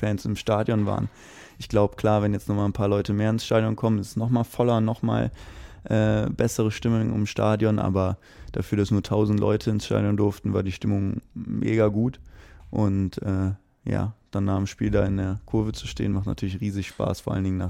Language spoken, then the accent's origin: German; Aachen, North Rhine-Westphalia, Germany; born there; Ich komme selbst ja gebürtig aus Aachen, das passt so ungefähr.